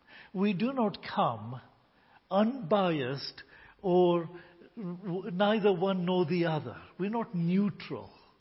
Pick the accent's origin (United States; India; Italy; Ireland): India; I am slightly biased towards England, but I'm an Indian, and when India are playing cricket, my heart is with India.